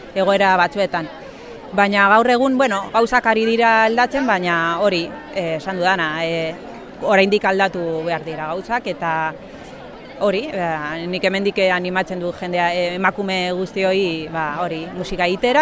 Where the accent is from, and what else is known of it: Vitoria-Gasteiz, Basque Country, Spain; born or raised there; Basque is a second language; also born or lived in Bilbao